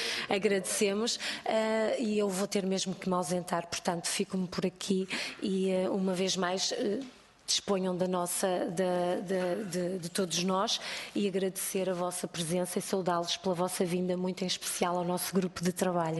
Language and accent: Portuguese; Viana do Castelo, Portugal; now in Lisbon, Portugal; eu sou de Viana do Castelo, estou sozinha em Lisboa